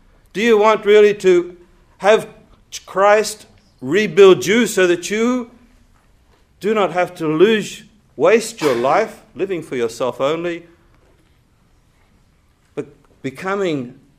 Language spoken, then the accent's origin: English; Brisbane, Queensland, Australia; I grew up in Brisbane, and I'm not a Queenslander anymore.